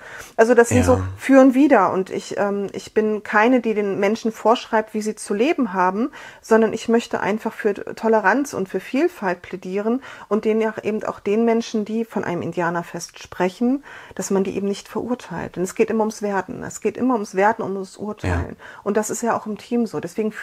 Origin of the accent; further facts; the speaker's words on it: Saxony, Germany; ich komme aus der Nähe von Radebeul, da ist alles